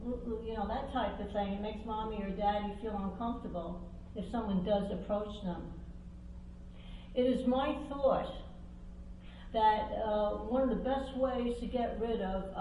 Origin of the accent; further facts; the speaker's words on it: New York, United States; born there; I was born in New York. Most of my family was born in New York.